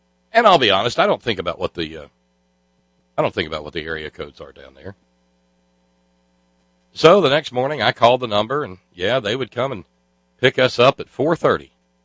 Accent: Florence, Alabama, United States; I grew up in North Florence, just not North Florence, South Carolina, North Florence, Alabama.

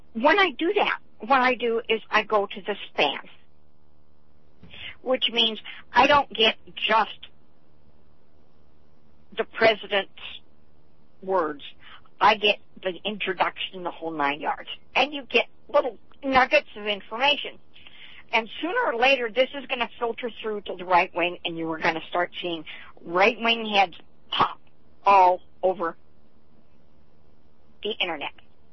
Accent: Scotland, United Kingdom; I'm a Scot, and we're good at lost causes.

